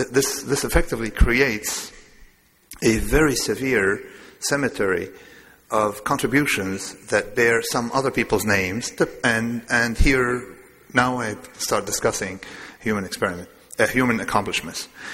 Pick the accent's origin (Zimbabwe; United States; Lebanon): Lebanon; I'm from Lebanon, but I'm Greek Orthodox from Lebanon, and we've been living there forever.